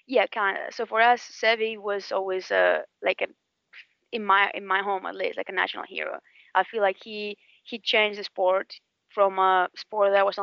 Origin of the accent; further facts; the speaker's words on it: Spain; That's why I came all the way from Spain, to stay around here, and it's the best way to get into the LPGA.